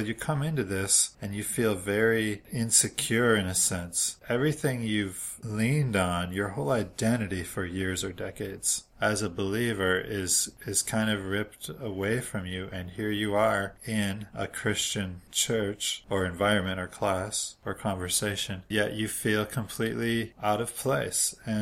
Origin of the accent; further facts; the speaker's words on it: Minneapolis, Minnesota, United States; accent: Twin Cities; That is where my accent is from, by the way, the Twin Cities up there.